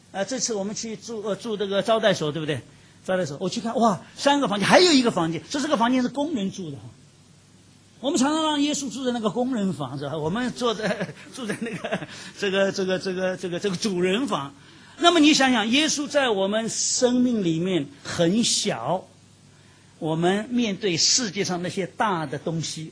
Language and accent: Chinese; China; 我们中国人讲最传神啊，情人眼里还出西施的嘛